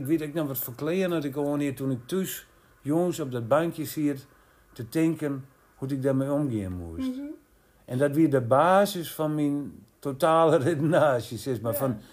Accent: Enschede, Overijssel, Netherlands; maar ik kom ook uit Enschede

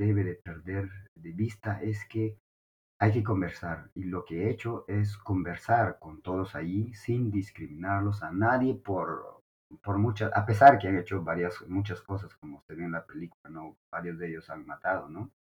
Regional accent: Peru; la responsabilidad de lo que ha pasado somos todos los peruanos.

